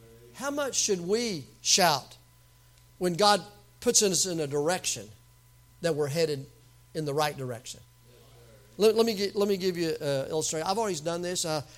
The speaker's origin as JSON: {"language": "English", "region": "the South", "country": "United States", "accent": "southern", "said": "Motto, in my southern accent, I'd say motto."}